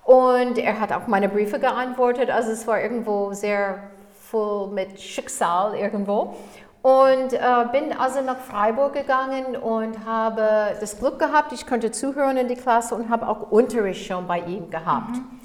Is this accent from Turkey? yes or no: no; United States; German is a second language; ich komme aus Amerika. Und habe in Amerika auch Flöte studiert